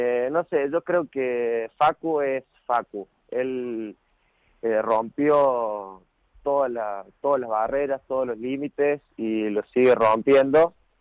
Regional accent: Córdoba, Argentina; somos los argentinos, somos muy apasionados

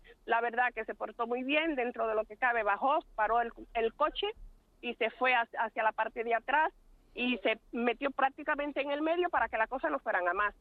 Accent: Dominican Republic; now in Spain; Es que hasta mis padres fallecieron en mi país, voy a mi país de vacaciones y no digo que no soy dominicana, soy sumamente orgullosa de ser dominicana, pero le debo mucho a España

